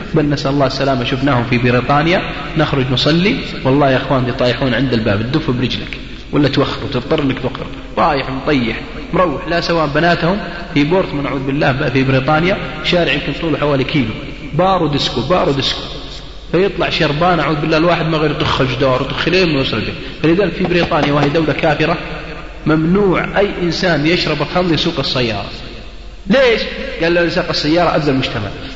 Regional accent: Al-Qassim, Saudi Arabia; هذا يسمونه عندنا في القصيم أثد

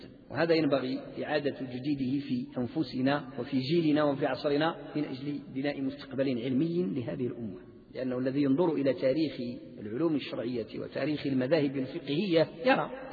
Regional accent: Morocco; في إطار المذهب المالكي عندنا بالمغرب والأندلس عبر التاريخ

